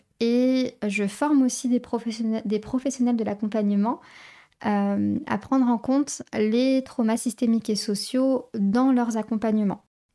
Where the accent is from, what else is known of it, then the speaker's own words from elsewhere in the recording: France; born there; also born or lived in Algeria / Panama / Argentina; Donc je suis une femme africaine, amazigh, sahraouia, et je suis née en France et j'ai assez tôt navigué entre la France et l'Algérie notamment. Et un petit peu plus tard dans ma vie, j'ai vécu notamment au Panama. Et j'ai été formée aussi en Argentine.